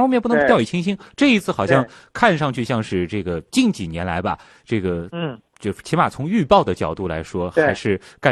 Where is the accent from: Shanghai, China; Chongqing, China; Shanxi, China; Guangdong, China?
Shanghai, China; 其实是说实话作为一个上海人还是觉得比较惊讶的